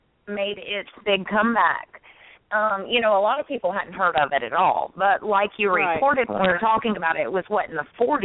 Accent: United States; accent: southern; my excuse is my southern accent.

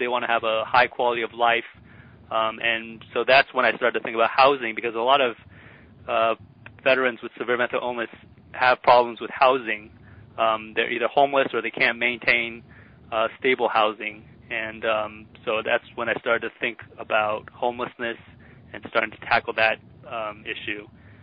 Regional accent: California, United States; I did my undergraduate education in California. I grew up in California, and I went to a small liberal arts college called Pitzer College.

